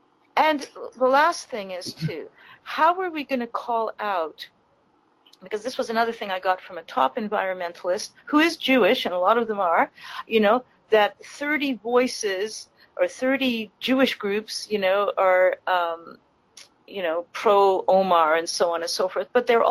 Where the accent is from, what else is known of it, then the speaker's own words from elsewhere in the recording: Canada; I'm from Canada.